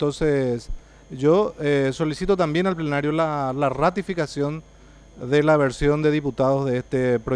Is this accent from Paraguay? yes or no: yes; Luque, Central, Paraguay; yo provengo de la ciudad de Luque, ¿verdad? Que es una ciudad donde hay una población de funcionarios y de empleados y de pilotos y de mecánicos